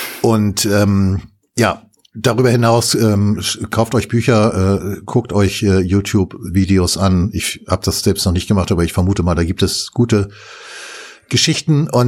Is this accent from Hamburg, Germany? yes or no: yes; Hamburg, Germany; Ich bin Hamburger Jung, ne? In Hamburg-Altona aufgewachsen, geboren, also in der umgekehrten Reihenfolge